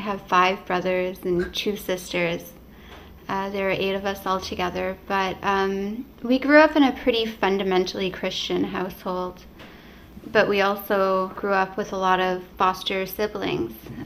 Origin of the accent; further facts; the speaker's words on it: Happy Valley-Goose Bay, Newfoundland and Labrador, Canada; We grew up in Happy Valley Goose Bay in Labrador. But my family, my mother's family, comes from Hopedale. And my dad's family comes from Davis Inlet. We spent most of our summers in Hopedale